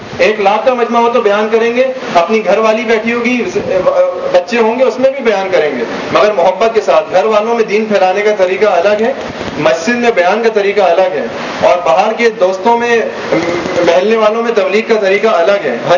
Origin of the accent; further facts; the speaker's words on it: Mecca, Makkah Province, Saudi Arabia; also born or lived in Jeddah; now in Karachi, Pakistan; میں 10 سال مکہ میں رہا اور 10 کے قریب جدہ میں, یعنی میرا بچپن جوانی وہیں گزری.